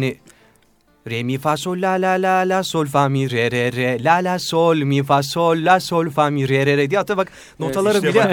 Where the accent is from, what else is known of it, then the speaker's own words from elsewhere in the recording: Konya, Turkey; Küçükken Konya'dayken bekçi Vehbi amca vardı.